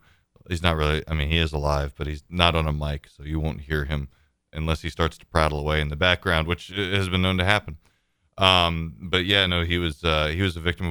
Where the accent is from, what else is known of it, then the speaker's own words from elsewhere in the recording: New Jersey, United States; I'm from New Jersey, though. It was like